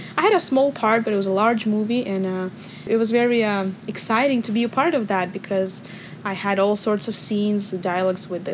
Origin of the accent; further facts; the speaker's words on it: Moscow, Russia; I'm from Moscow, Russia, and I'm of mixed Russian and Indian descent.